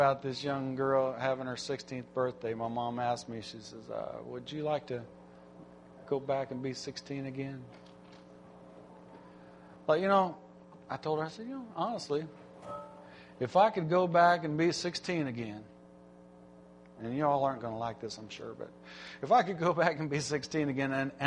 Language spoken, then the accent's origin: English; Milwaukee, Wisconsin, United States; born there; also born or lived in Phoenix / Decatur / Chickasaw; I was born in Milwaukee, Wisconsin. Pastor there was, if I can think now, Brother Benny Morris. We moved to Phoenix, Arizona. Moved from Phoenix, Arizona to Decatur, Illinois. From Decatur, Illinois, we moved to Chickasaw, Alabama.